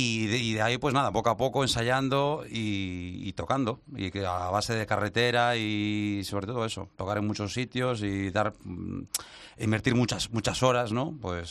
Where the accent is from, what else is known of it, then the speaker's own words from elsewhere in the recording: O Grove, Galicia, Spain; Yo de norte. Yo soy gallego. De Ogrove.